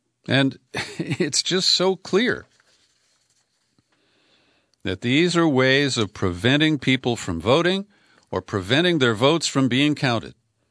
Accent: Cincinnati, Ohio, United States; 4 years ago this week, I was in my hometown of Cincinnati to attend my mom's funeral

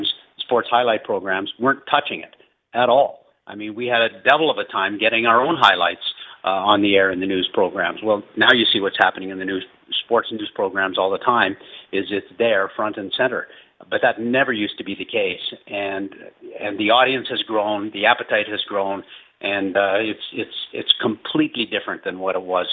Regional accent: Canada; as a Canadian.

